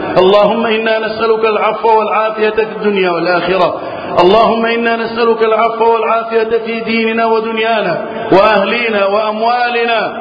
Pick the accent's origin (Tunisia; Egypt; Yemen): Egypt; اللهم احفظ بلدنا مصر وسائر بلاد المسلمين من الفتن